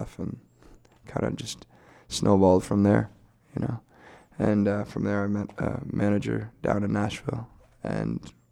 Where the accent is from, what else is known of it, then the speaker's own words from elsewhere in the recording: Ontario, Canada; I'm from the Canadian side of the Detroit border.